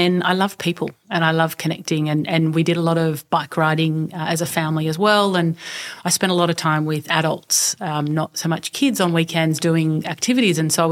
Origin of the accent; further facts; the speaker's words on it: Sydney, New South Wales, Australia; also born or lived in Culburra Beach; I was born down the south coast of New South Wales in this tiny little beach town called Culburra Beach, and then we moved to Sydney before I started school.